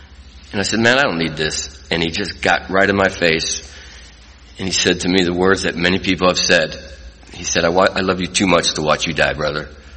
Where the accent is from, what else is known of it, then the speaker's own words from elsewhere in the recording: Stockton, California, United States; I grew up in Stockton, California. Now, Stockton, California is a hard town to grow up in. And I'm a product of the 60s and 70s. I'm 60 years old.